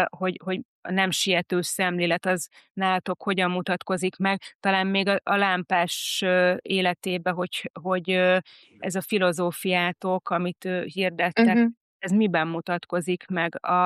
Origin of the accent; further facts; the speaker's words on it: Lake Balaton, Hungary; also born or lived in Budapest; én ugye szintén itt nőttem föl vidéken, Balatonnál, de ugye 16 évet Budapesten töltöttem